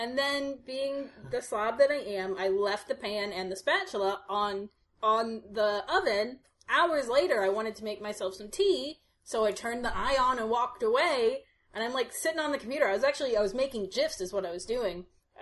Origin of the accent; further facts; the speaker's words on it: United States; Because I'm American.